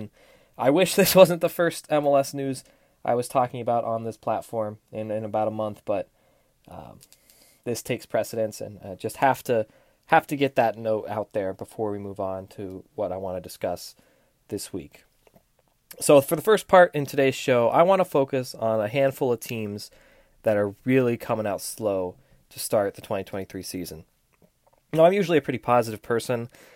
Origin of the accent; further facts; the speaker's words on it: Florida, United States; Let's start off with a team in my home state, Inter Miami.